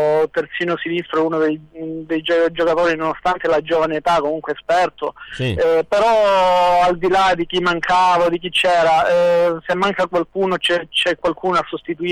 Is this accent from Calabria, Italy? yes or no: yes; Gioia Tauro, Calabria, Italy; visto che comunque siamo tutti di Gioia Tauro, ci conosciamo tutti, siamo amici